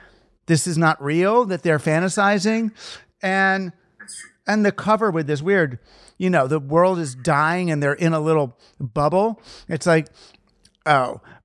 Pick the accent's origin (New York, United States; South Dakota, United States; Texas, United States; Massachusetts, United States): New York, United States; I'm just one of those people who, 'cause I'm from New York, you know, I'm a stoop person.